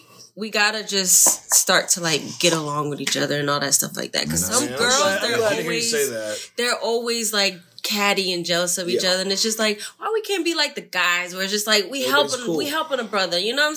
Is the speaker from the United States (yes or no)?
yes; Newark, New Jersey, United States; Well, I'm from Newark, you know, Brick City, you know, I grew up all over New Jersey. My mom and I, we moved and traveled all over New Jersey.